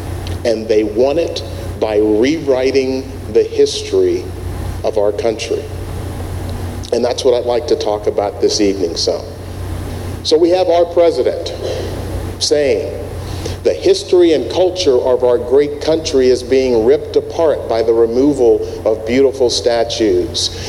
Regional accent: Memphis, Tennessee, United States; I grew up in Memphis, Tennessee. And what greets me as a citizen of Tennessee when I go to my state capital in Nashville, where my grandparents lived, this is what I see.

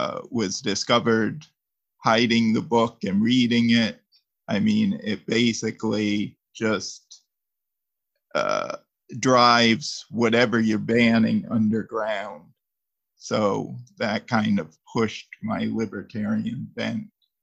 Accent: New York, United States; I grew up in East Kodak, southern Rensselaer County, and went to school in the area.

